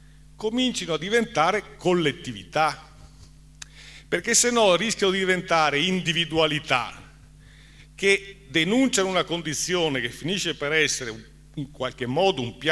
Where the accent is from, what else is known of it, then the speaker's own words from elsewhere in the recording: Rome, Lazio, Italy; accent: Roman; Io sono Romano di Roma, come si sente dall'accento